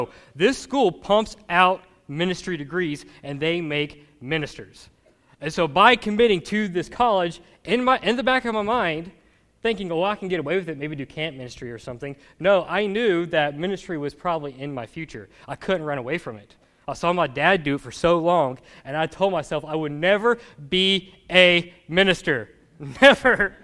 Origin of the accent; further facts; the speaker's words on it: Raleigh, Mississippi, United States; so I remember growing up in Raleigh, Mississippi, little bitty town